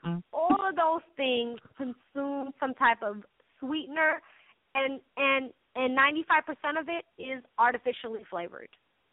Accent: California, United States; My team is the San Francisco 49ers, born and raised in the Bay.

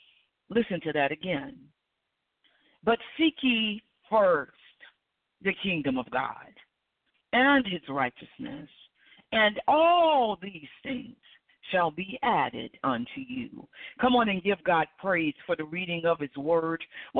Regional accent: Alabama, United States; She's in my home state of Alabama.

